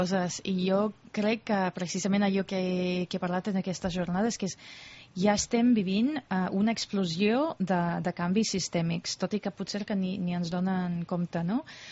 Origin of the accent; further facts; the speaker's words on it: United Kingdom; jo sóc del Regne Unit